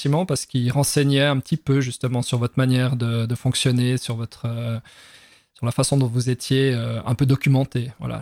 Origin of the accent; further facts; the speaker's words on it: Switzerland; en tout cas en tant que Suisse qui ne connaît pas ce milieu